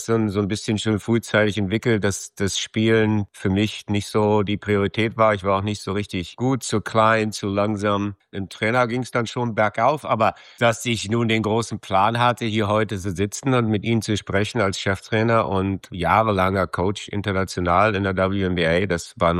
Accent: Berlin, Germany; 98 in Berlin, aufgewachsen in Berlin, natürlich alles wunderschön, meine Familie ist noch

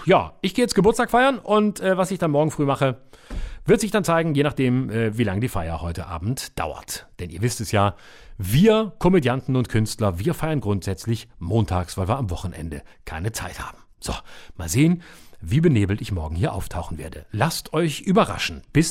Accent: Baden-Württemberg, Germany; oder besonders schlimm, weil meine Heimat, Schwätzbinkle. Ja, es ist peinlich, aber es ist halt auch Schwaben

